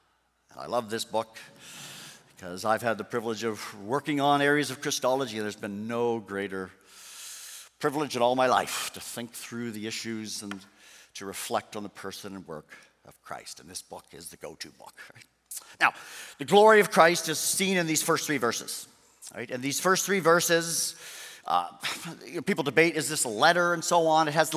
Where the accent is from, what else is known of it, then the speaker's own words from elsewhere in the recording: Canada; In my home country of Canada